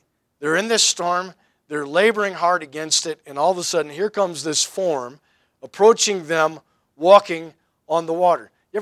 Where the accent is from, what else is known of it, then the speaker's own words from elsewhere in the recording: Great Lakes, United States; I grew up on the Great Lakes.